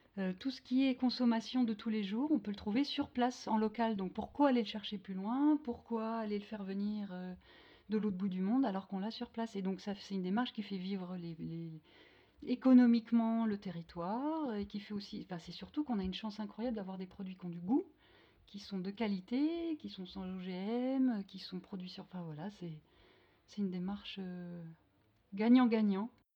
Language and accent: French; Paris, Île-de-France, France; moi, en tant que parisienne, j'avais oublié, si jamais je l'ai connu, ce goût.